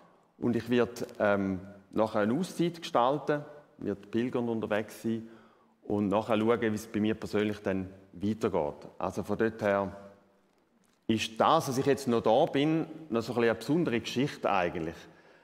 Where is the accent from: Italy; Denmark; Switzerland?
Switzerland; Thurgau; Ich bin nicht in Rorschach aufgewachsen, sondern in Thurgau.